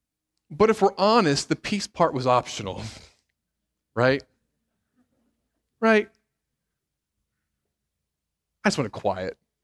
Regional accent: Cincinnati, Ohio, United States; But she's from Columbus and I'm from Cincinnati.

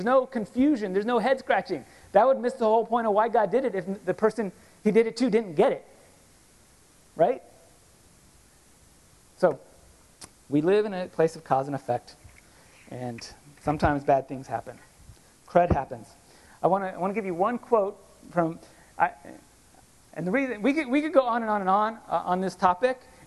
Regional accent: Los Angeles, California, United States; I grew up in Los Angeles, and every New Year's Eve and 4th of July, there'd be these public service announcements coming on the radio and the TV

